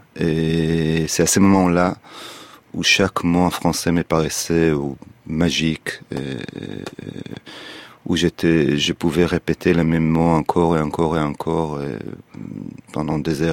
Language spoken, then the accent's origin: French; Israel; French is a second language; now in France; de m'enfuir de mon passé israélien et de me transformer en français